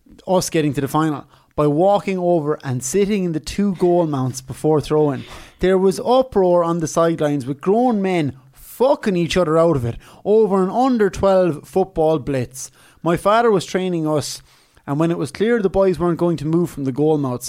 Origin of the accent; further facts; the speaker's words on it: Mallow, County Cork, Ireland; I'm from Mallow, and we were playing an under-12 football blitz down in Glanmire in County Cork, Saturday morning.